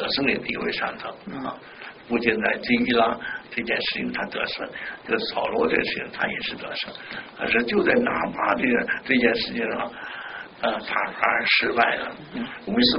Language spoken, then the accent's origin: Chinese; China; 我们中国人常说士可杀